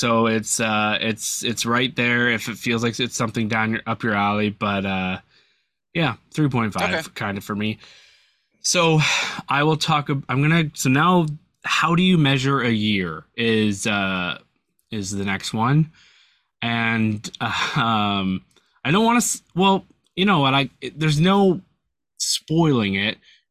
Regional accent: Canada; And I'm Canadian, so like a lot of this is just right over my head.

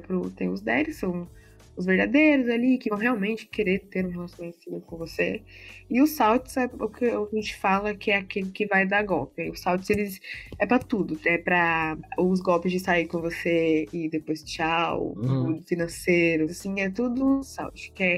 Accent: São Paulo, Brazil; Eu tenho sotaque, meu Deus, eu sou São Paulo.

